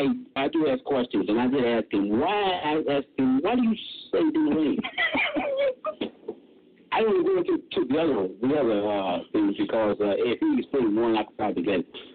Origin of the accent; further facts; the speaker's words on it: Chicago, Illinois, United States; I never understood it in the first place because when I grew up in Chicago, people talked about show business as a frivolous situation.